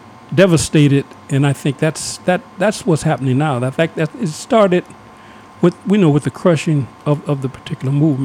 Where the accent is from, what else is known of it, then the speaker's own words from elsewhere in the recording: California, United States; When I grew up in California, people were working, and my family had county jobs, so they have prescriptions.